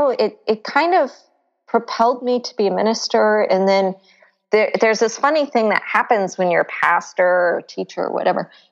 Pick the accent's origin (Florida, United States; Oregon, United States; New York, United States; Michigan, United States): Florida, United States; Well, let's see. I grew up in Florida near the beach. Mm. So, you know, kind of have a love for the water and the ocean. And I grew up Baptist, and there's like a lot of kinds of Baptists, right, in the world.